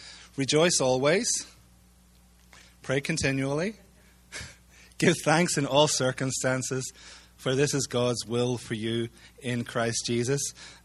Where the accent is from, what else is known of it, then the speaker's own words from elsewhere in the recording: Ireland; now in United States; we're originally from Ireland, and we're here through the grace of the State Department of the U.S. Okay, we're one of those legal aliens.